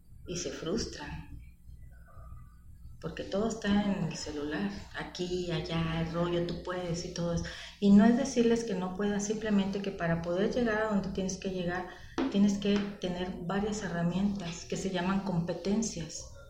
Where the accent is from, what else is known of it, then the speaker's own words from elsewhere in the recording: Mexico; de hecho los mexicanos somos bien inteligentes, bien vivos, bien listos